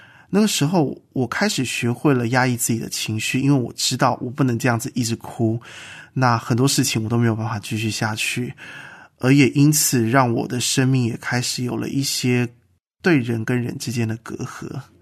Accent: Taitung County, Taiwan; also born or lived in Hualien County; 我是花莲人，我在花莲瑞穗出生，但自我有印象以来，就是我是一个台东人。自我有印象以来，我们家就只有我爷爷、我奶奶、我爸还有我，四口之家。

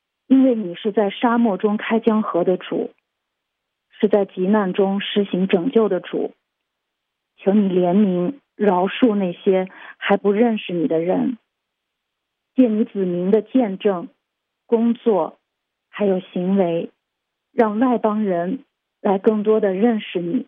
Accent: Ningxia, China; 大家好，我是来自宁夏的

